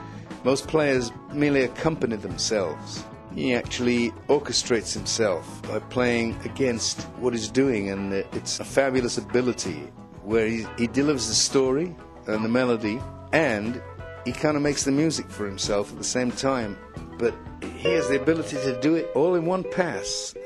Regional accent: Malta; Well, when I was growing up in Malta, there was no television or movies.

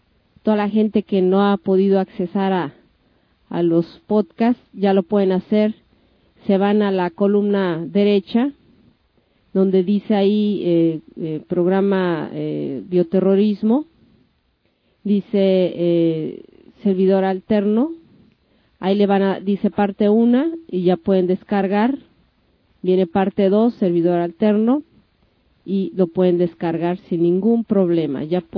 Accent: Mexico; todos como mexicanos que siempre hemos demostrado esa unidad

